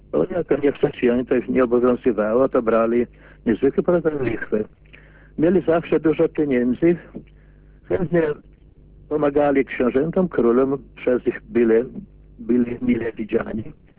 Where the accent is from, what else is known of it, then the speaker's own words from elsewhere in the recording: Grajewo, Podlaskie Voivodeship, Poland; Ja pochodzę z Grajewa, to jest sąsiad z powiatem łomżyńskim, od tego jedwabnego około 30 kilometrów.